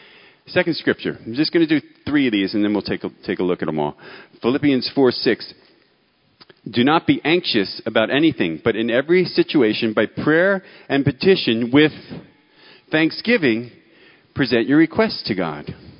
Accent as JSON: {"language": "English", "region": "New Jersey", "country": "United States", "said": "from New Jersey."}